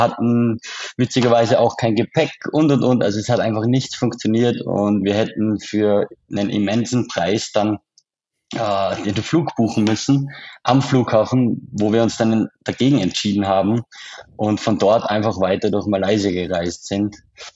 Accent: Austria; accent: Austrian; haben auf unserem österreichischen Dialekt gesagt: Da ist aber Fahrt.

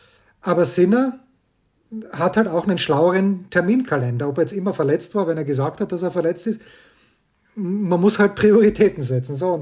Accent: Austria; ich bin Österreicher.

